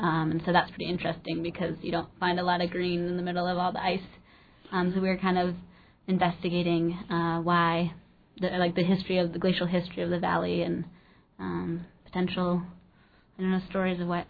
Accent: Juneau, Alaska, United States; I've always known a little bit about it, just growing up in Juneau.

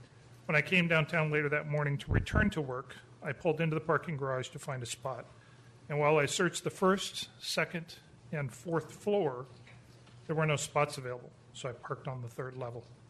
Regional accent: Anchorage, Alaska, United States; born there; now in Juneau, United States; I was born in Anchorage and have been a resident of Juneau since 1996.

